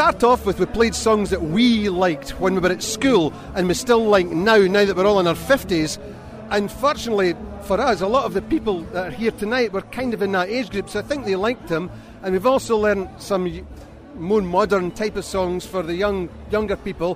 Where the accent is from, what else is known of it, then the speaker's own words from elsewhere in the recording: Glasgow, Scotland, United Kingdom; now in Dundee, United Kingdom; Yes, I'm originally from Glasgow, but I've lived in Dundee for years. I'm a Glasdonian.